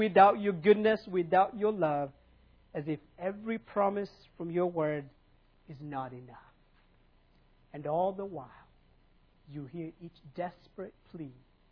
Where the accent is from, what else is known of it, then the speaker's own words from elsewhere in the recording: Kenya; I'm from Kenya. If you know anything about Africa.